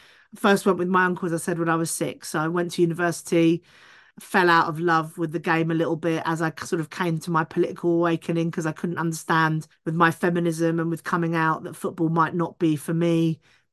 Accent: London, United Kingdom; I'm from North London. I was born and grew up in North London. And my family came here in the 60s.

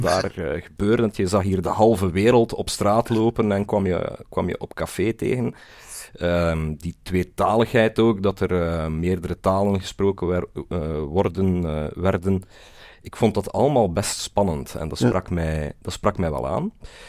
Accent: Kortrijk, West Flanders, Belgium; Ik heb in Antwerpen ook wel andere dingen gehoord al over West-Vlamingen, wat dat ik zelf van origine ben. Ik ben eigenlijk een Kortrijkzaan.

